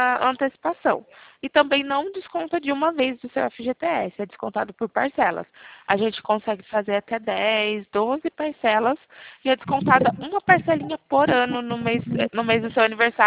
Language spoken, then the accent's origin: Portuguese; Mairinque, São Paulo, Brazil; eu sou de Mairinque também, tá?